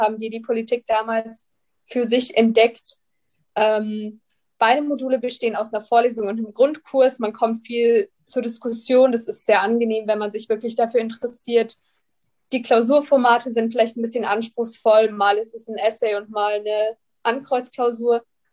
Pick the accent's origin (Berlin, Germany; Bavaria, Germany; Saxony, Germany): Bavaria, Germany; Ich komme aus der Nähe von München